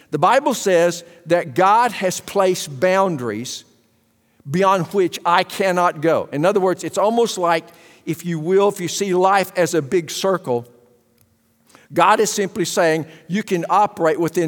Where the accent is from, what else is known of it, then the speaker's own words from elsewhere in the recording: Arkansas, United States; born there; now in Texas, United States; So don't be mad at me because I was born in Arkansas. I didn't have anything to do with that.